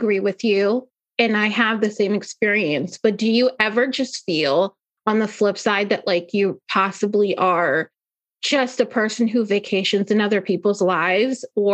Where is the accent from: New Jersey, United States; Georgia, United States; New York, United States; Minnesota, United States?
New Jersey, United States; I've lived in like 6 or 7 different states. I'm originally from New Jersey, and typically, you know, Northeastern is where I tend to reside.